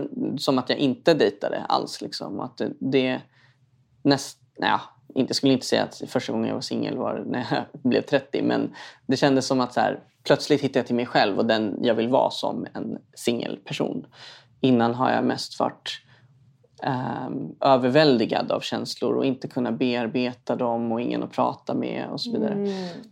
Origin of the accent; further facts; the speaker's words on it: Stockholm County, Sweden; Ja, uppvuxen i en förort i Stockholm liksom.